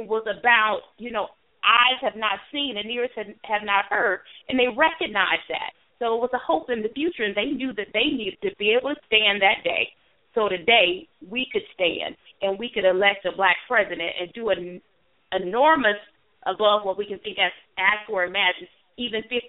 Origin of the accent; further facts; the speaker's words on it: Alabama, United States; much like you, Eric, I'm from Alabama too. That's home.